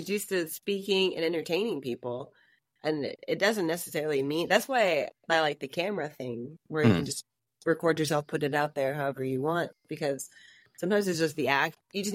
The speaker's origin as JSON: {"language": "English", "region": "Oklahoma", "country": "United States", "tie": "born or raised there", "also_born_or_lived": "Colorado / San Francisco", "lives_now": "London, United Kingdom", "said": "Like, because I grew up in Oklahoma. This definitely was a thing in Oklahoma. And I lived in Colorado, not a thing in Colorado. And then I lived in San Francisco."}